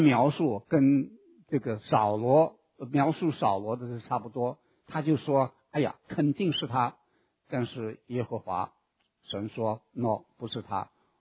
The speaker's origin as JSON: {"language": "Chinese", "country": "China", "said": "我觉得很有意思，跟我们中国人一样，他带来送给他的啊哥哥，也送给他的老板。"}